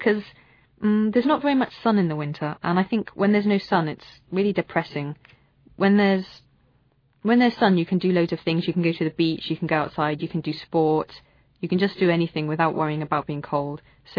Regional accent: South West England, United Kingdom; My hometown is in the southwest of England. The southwest of England is all countryside, so I live in the countryside on a farm. It's not actually a village, it's just a farm by itself in a valley.

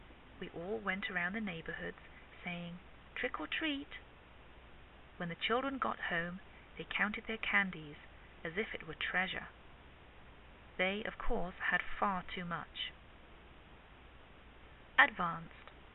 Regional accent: England, United Kingdom; now in United States

